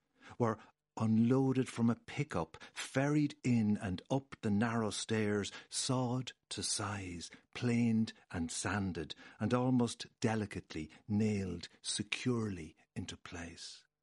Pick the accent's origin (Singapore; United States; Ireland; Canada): Ireland; Portlaoise, Leinster; By local standards, the house we grew up in on Main Street, Portlaoise, was old and rambling and ramshackle. A relic of the early 19th century fabric of that Midlands town.